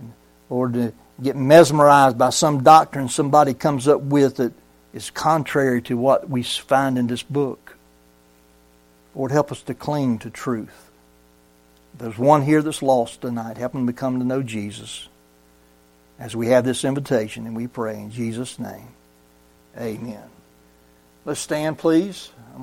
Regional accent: Brunswick, Georgia, United States; I grew up in Sterling Baptist Church in Brunswick, Georgia. Just a little country church, you know, out there on the outskirts of Brunswick. And a little community called Sterling.

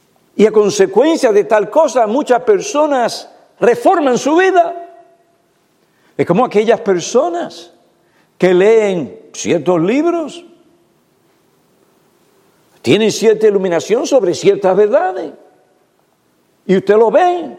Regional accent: United States; Y yo soy americano.

